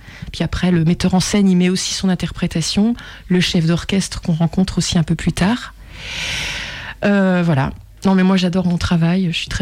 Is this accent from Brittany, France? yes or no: no; Besançon, Bourgogne-Franche-Comté, France; born there; also born or lived in Paris, France / Lyon, France; moi je suis née à Besançon, j'ai commencé la musique là-bas. Et puis après Paris, direction d'orchestre surtout, et puis ensuite Lyon pour la direction de chœur.